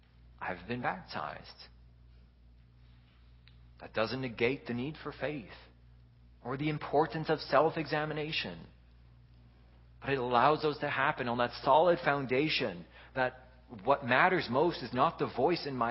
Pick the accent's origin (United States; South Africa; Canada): Canada; born there; also born or lived in Netherlands; It's not really anything that I did. It's just because I was born in Canada.